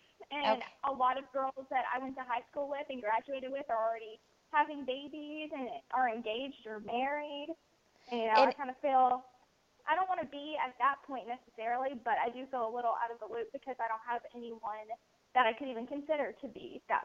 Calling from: Bentonville, Arkansas, United States; I'm calling from Bentonville, Arkansas.

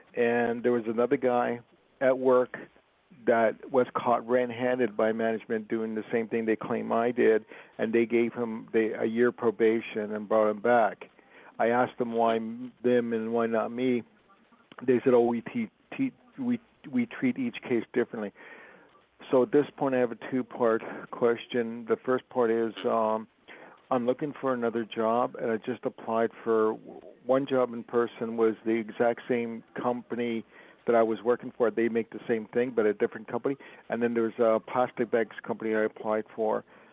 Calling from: Los Angeles, California, United States; Yeah, I'm calling from Los Angeles.

